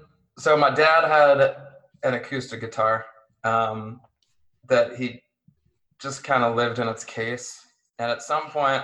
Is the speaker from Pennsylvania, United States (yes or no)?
yes; Erie, Pennsylvania, United States; It was like where I grew up in Erie, there's really only one scene, and it was a hardcore scene.